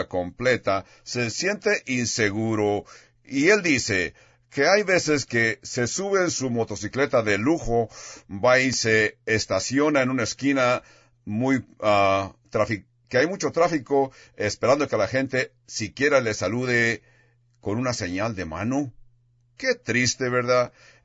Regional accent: California, United States; aunque también yo soy de California

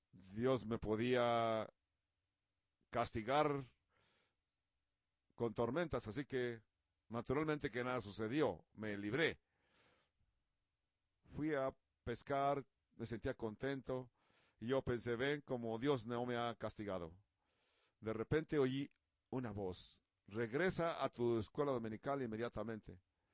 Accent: Netherlands; Spanish is a second language; en Holanda, en mi país nativo de Holanda.

